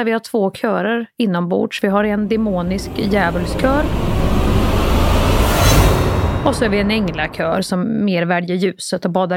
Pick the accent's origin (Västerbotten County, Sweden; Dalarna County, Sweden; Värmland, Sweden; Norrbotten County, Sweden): Värmland, Sweden; accent: Värmland; då automatiskt så sålar jag också bort min värmländska